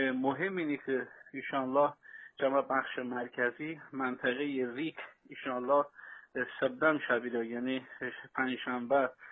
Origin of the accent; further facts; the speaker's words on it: Iran; چما وظیفه به عنوان یک ایرانی